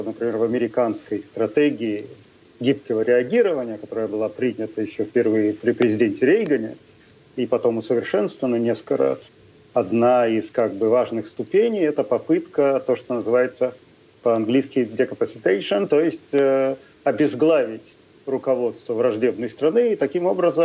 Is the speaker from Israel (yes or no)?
yes; Israel; Russian is a second language; Я еврей из Израиля и не христианин ни с какого боку